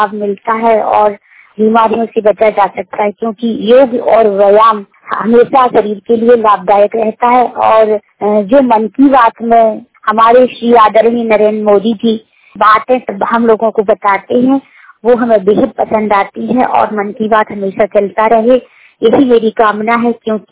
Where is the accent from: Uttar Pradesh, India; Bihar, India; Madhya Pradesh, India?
Madhya Pradesh, India; Gwalior; मैं जिला ग्वालियर की रहने वाली हूँ।